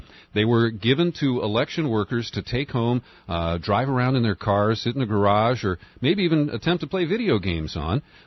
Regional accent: Ohio, United States; Well, I was born and raised in Ohio, and I'm ashamed of about what occurred there

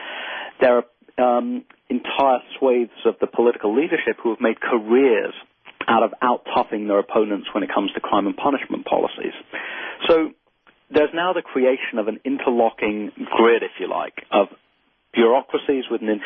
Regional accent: England, United Kingdom; I didn't have much experience of it because I grew up in England

